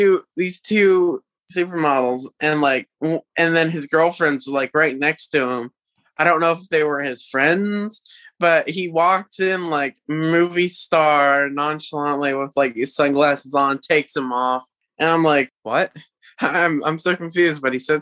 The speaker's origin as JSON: {"language": "English", "town": "Huntsville", "region": "Alabama", "country": "United States", "tie": "born or raised there", "said": "So I grew up in Huntsville, Alabama, right? And my mom and dad both worked for the military."}